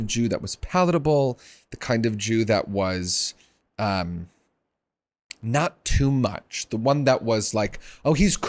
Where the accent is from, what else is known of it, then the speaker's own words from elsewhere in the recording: Ann Arbor, Michigan, United States; now in New York, United States; I often say that I'm very proud to have been raised in Ann Arbor. I love my hometown. But New York is my home. I'm a New Yorker who was born in Michigan.